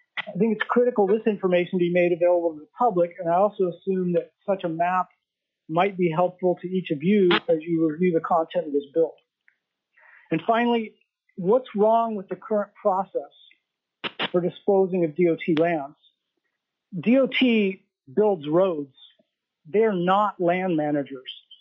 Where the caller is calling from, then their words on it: Anchorage, Alaska, United States; I'm calling from Anchorage.